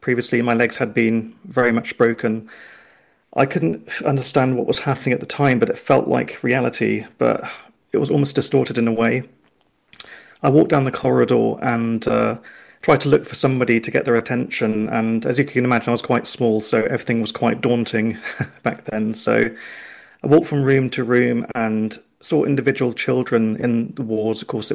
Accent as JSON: {"language": "English", "town": "Oxford", "region": "South East England", "country": "United Kingdom", "said": "I come from Oxford"}